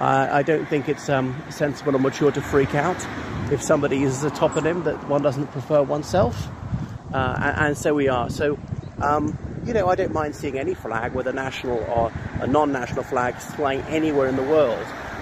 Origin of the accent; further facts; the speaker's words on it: Ireland; from Ireland. Here I am on the water side of Derry.